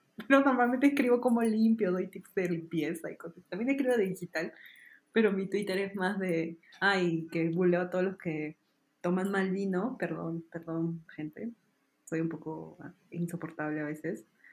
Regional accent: Lima, Peru; Bueno, yo soy limeña, entonces diría pisco.

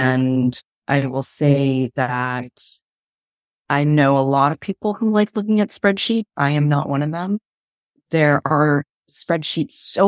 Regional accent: California, United States; as an American citizen growing up in Silicon Valley.

